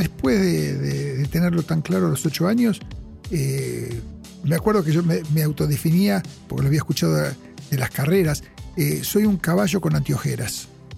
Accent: Lomas del Mirador, Buenos Aires Province, Argentina; also born or lived in Mataderos; En Lomas de... nací en Mataderos

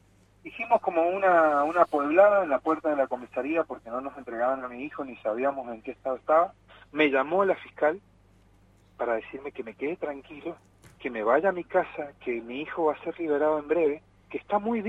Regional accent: Mendoza, Argentina; como mendocino, como argentino, como padre de familia

